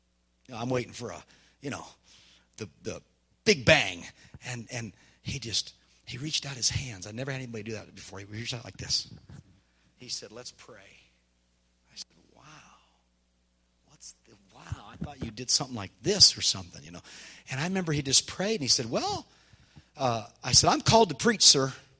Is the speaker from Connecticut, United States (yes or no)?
no; Yakima, Washington, United States; I was first fruits of Yakima. I was a son of the city. I'm a son of the city, man. I was born here. My grandpa was raised here, city council.